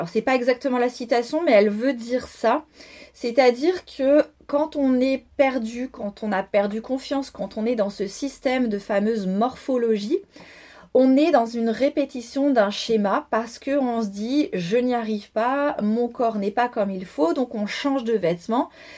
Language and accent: French; Italy; accent: Italian; French is a second language; Alors, désolée pour mon accent italien.